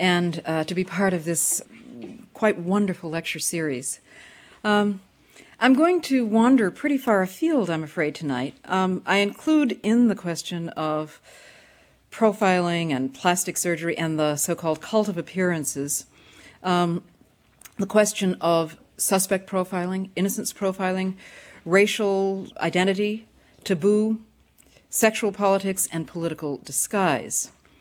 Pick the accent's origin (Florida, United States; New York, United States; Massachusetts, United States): New York, United States; Anyway, I am from New York. I come to you from New York